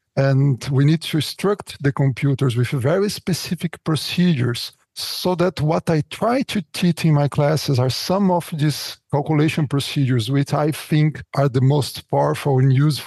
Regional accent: Brazil; born there; English is a second language; I was born in Brazil. I got my bachelor's and my master's degree in chemistry back then in Brazil at the University of Campinas.

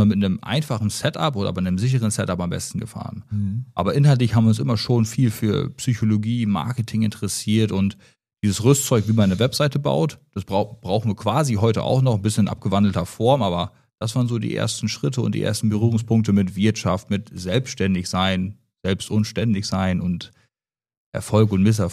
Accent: Ringe, Lower Saxony, Germany; Ganz genau, ich komme aus Ringe, bin da zur Schule gegangen und bin später aufs Gymnasium hier nach Nordhorn gewechselt.

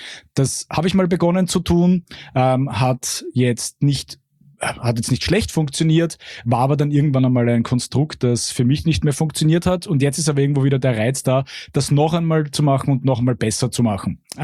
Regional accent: Vienna, Austria; born there; now in Salzburg, Austria; nachdem ich ja eigentlich gebürtiger Wiener bin, wie man vielleicht hört, ich aber meinen Lebensmittelpunkt mittlerweile in Salzburg habe, pendle ich zwischen diesen beiden Städten

